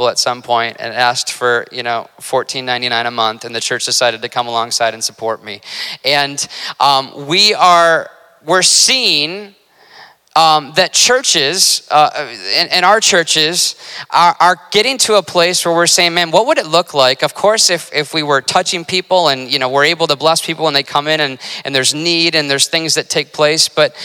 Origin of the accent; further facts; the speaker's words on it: Michigan, United States; But when I grew up, the church that I grew up in Michigan, when I would enter into the lobby